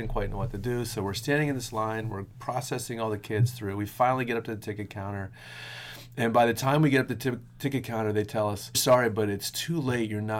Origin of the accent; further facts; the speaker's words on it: Maryland, United States; Keep in mind, we're from Maryland, right? So, you know, East Coast Church, Mexico is a significant travel distance for us.